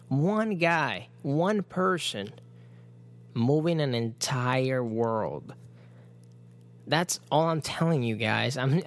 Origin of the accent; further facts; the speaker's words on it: Puerto Rico; Did I told you I grew up in Puerto Rico? We got hit by hurricanes all the time, man.